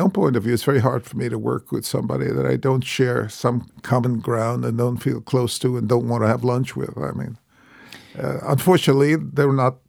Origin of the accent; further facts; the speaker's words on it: Bronx, New York, United States; And I was a kid from the Bronx. I mean, nothing was surprising to me about this city, and I loved the low end, the tenements, the rough life, and so on.